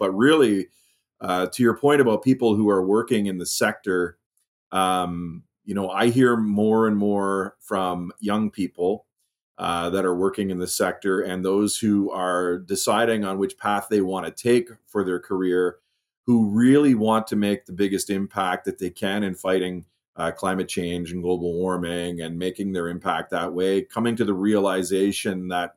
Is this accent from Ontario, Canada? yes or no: no; Moncton, New Brunswick, Canada; when I was 11 or 12 years old as a Boy Scout growing up in Moncton, New Brunswick